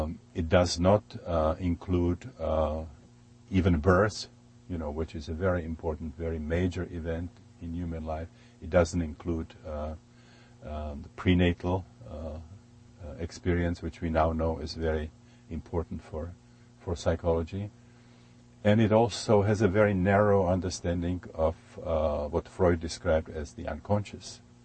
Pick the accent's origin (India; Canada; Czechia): Czechia; Prague; moved away as an adult; now in United States; I was born and educated in Prague, Czechoslovakia, and I came to this country when I was 37.